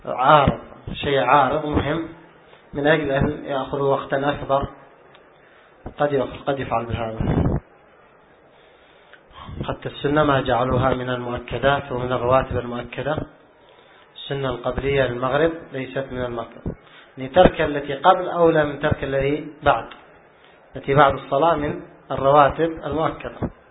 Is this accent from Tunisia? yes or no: no; Yemen; ولا عندنا في اليمن حتى العوام يصلون السنة لكن سريعا يخففونها